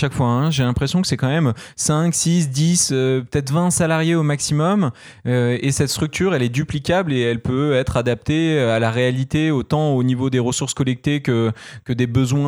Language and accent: French; France; C'est un exercice difficile. On est français, nous, en plus.